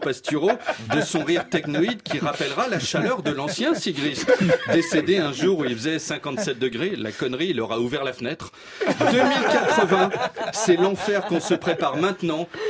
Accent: Brittany, France; chez moi, en Bretagne

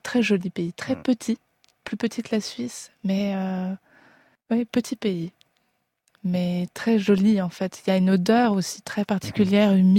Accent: Rwanda; on avance ensemble en tant que Rwandaise.

